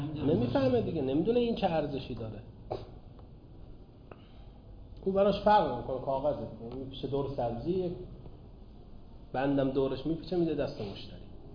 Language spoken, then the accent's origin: Persian; Mashhad, Razavi Khorasan, Iran; ما اهل مشهدیم دیگه،